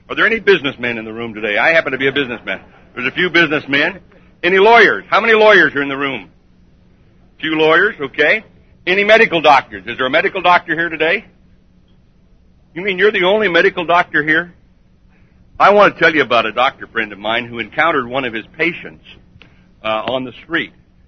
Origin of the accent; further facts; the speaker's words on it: Colorado, United States; Well, I'm from Colorado. Anybody here from Colorado?